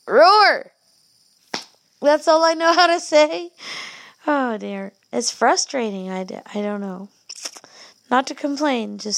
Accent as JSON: {"language": "English", "country": "United States", "said": "You know, I'm an American."}